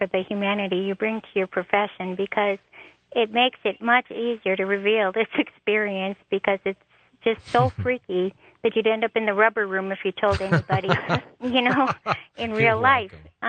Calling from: Milwaukee, Wisconsin, United States; I'm in Milwaukee, and I'm listening on StreamLink.

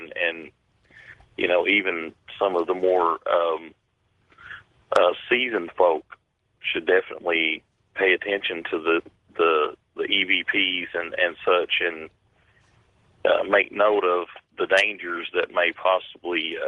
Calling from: Kentucky, United States; I'm calling from Kentucky

